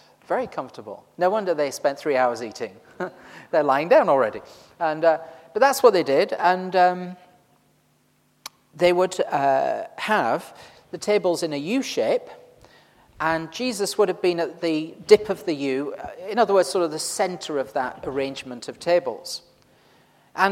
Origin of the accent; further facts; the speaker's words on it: Yorkshire and the Humber, United Kingdom; but I am from Yorkshire originally.